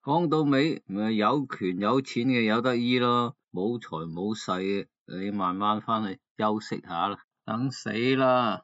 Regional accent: Guangdong, China; 即是我哋广东人讲嘅吊盐水啊。

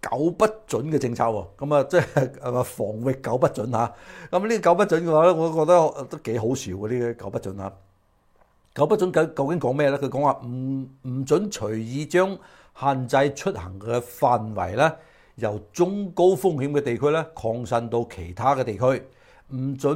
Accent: China; born or raised there; now in Hong Kong

